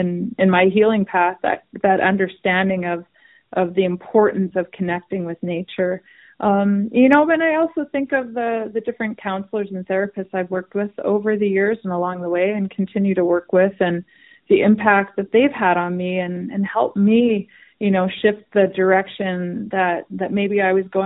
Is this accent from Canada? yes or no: yes; Winnipeg, Manitoba, Canada; being a city kid growing up in Winnipeg